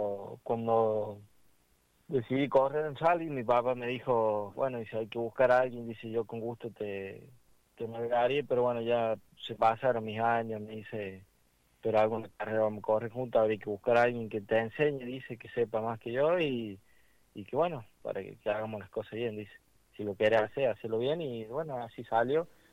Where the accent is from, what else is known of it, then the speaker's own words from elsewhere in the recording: Villa del Totoral, Córdoba, Argentina; yo soy de Villa del Totoral, de Córdoba, a 30 kilómetros de Jesús María, tengo 21 años